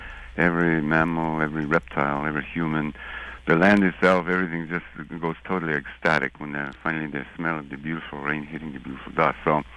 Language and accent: English; New Mexico, United States; Actually, I grew up in New Mexico.